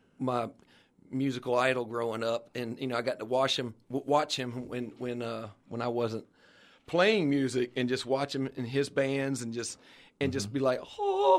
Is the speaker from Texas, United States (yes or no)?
no; Georgia, United States; and we're from Georgia together.